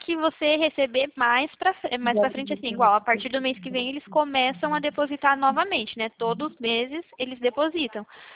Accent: Valinhos, São Paulo, Brazil; eu sou de Valinhos

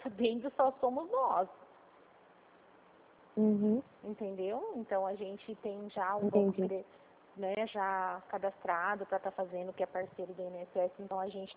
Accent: São Paulo, Brazil; eu sou do interior de São Paulo, Regional de Presidente Prudente.

